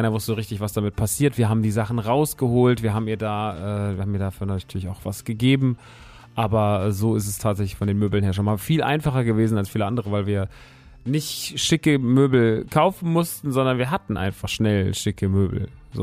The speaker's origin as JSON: {"language": "German", "town": "Rodgau", "region": "Hesse", "country": "Germany", "tie": "born or raised there", "said": "mein erster Store in Rottgau-Jügesheim, meiner alten Heimat, in der Hochstädter Straße 1."}